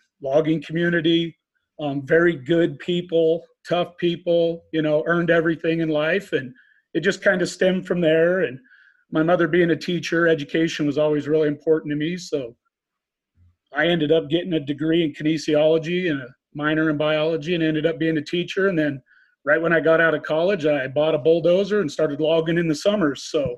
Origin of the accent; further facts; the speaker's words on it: Riggins, Idaho, United States; I started my life down there on the Little Salmon River, not far from where your ranch is. So I grew up in a logging town. Back when Riggins, Idaho was a logging town